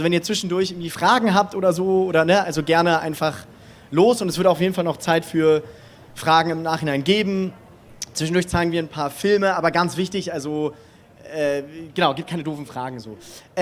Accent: Germany; Ich bin aufgewachsen in Deutschland. Deutsch-jüdische Identität ist messed up und wirklich auch kompliziert. Gleichzeitig muss man aber wissen, dass meine Mutter aus Israel kommt

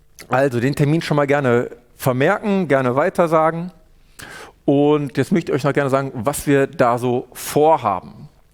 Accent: Duisburg, North Rhine-Westphalia, Germany; Ich komme selber ursprünglich aus Duisburg.

